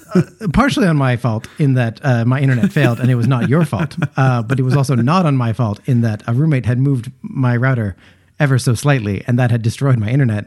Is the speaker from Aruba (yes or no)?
no; Canada; I am Canadian.